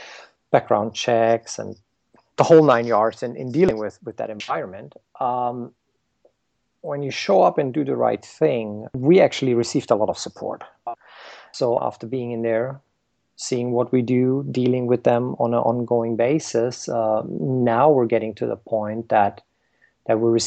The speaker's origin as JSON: {"language": "English", "country": "Germany", "tie": "born or raised there", "said": "I grew up in Germany. That's where I got certified as a Finnish carpenter."}